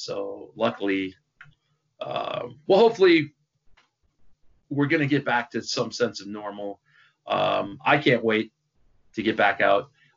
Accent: United States; because I'm American

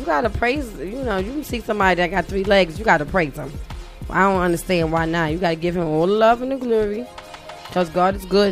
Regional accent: Brooklyn, New York, United States; I'm from Brooklyn.

